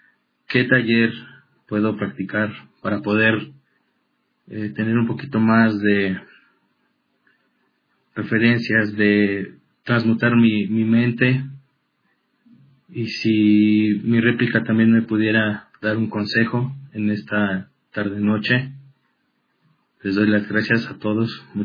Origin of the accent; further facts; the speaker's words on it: Mexico; Soy de México.